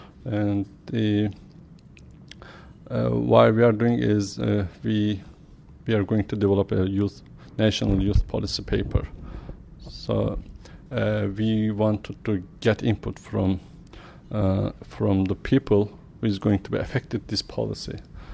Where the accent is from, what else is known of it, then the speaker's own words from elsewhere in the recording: Turkey; English is a second language; I'm from Turkey.